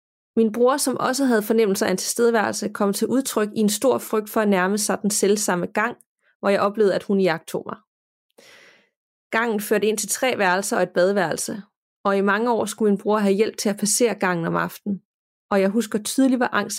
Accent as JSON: {"language": "Danish", "town": "Viborg", "region": "Central Denmark Region", "country": "Denmark", "tie": "born or raised there", "said": "Jeg er født og opvokset i Viborg i en bydel kaldt Houlkær. Kvarteret er et typisk parcelhuskvarter med mange typehuse"}